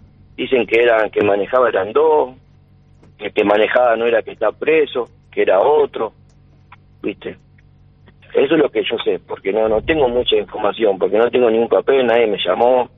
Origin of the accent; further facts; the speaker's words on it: Rosario, Santa Fe, Argentina; Sí, nosotros somos de Rosario, vivimos allá. Yo laburo ahí en la Municipalidad de Bermúdez, en Ciudad de Madre Casa.